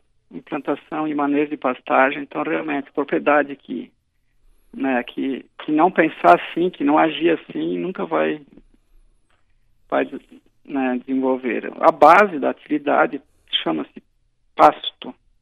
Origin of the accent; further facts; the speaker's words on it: Ituporanga, Santa Catarina, Brazil; eu vim de outra região, eu vim de Ituporanga, né? Que lá a gente era pequeno, já via, né, a atividade, né? A região de alemães